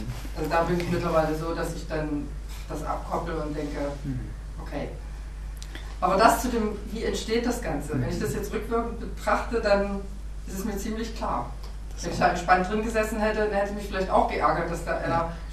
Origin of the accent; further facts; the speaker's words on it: Germany; Ja, ich komme auch aus der DDR.